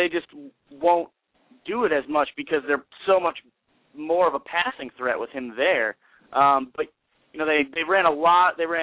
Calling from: Springfield, Massachusetts, United States; I'm calling from Springfield, Mass.

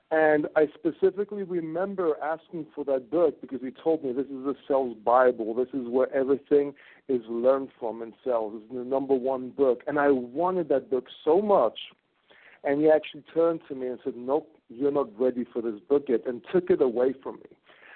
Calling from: Greece; Yes, I am actually calling from Greece.

